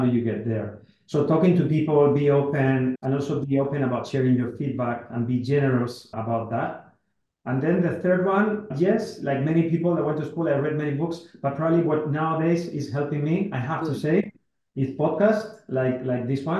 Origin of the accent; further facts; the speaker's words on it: southern Spain, Spain; moved away as an adult; now in Barcelona, Spain; So I became independent when I was 18 years old. I moved from Southern Spain to Barcelona, and then I never went back, right, to my, let's say, original, like, similar family in Southern Spain.